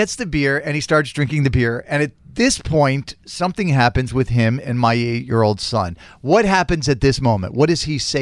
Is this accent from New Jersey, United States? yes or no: no; Florida, United States; Yeah, no, I grew up in Florida. I totally understand it.